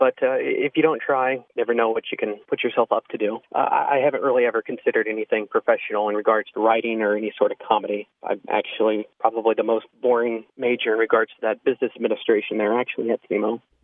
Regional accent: St. Louis, Missouri, United States; I'm from the St. Louis area, so I was able to relate to the humor of that page as well

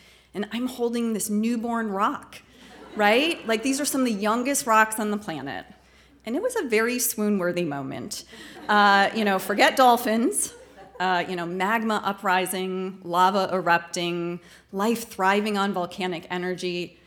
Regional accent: Midwest, United States; I grew up in the Midwest, 1,000 miles from the ocean. I never knew a single scientist growing up

